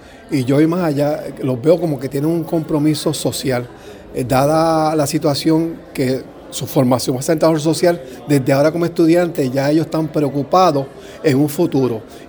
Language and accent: Spanish; Bayamón, Puerto Rico; aunque somos de Bayamón, pero también creemos en que nos debemos al pueblo de Puerto Rico.